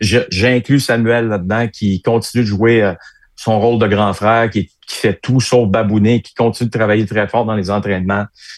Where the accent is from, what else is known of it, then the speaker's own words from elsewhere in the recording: Hull, Quebec, Canada; Mais c'est mieux qu'à Hull, là où j'ai grandi